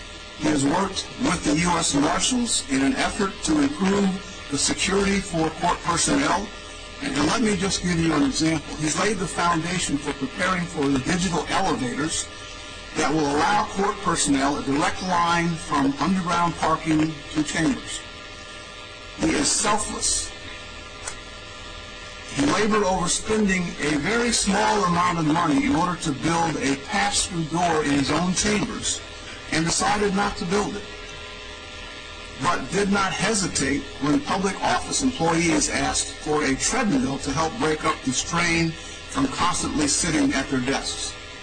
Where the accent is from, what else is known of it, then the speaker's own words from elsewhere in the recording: Iowa, United States; Midwestern roots that he and I share in common because I grew up in Iowa. After having been conceived in Florida during my parents' honeymoon.